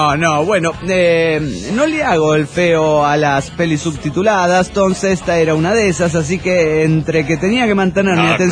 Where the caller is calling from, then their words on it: Mexico City, Mexico; del DF Mexicano.